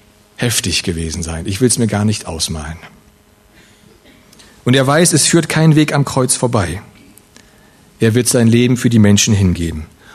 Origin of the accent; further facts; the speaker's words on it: Russia; Ich komme aus Russland und meine Vorfahren haben in Russland heftig gelitten für ihren Glauben.